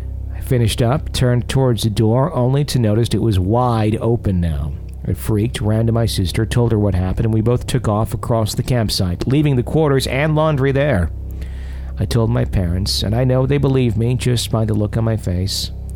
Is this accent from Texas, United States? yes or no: yes; Texas, United States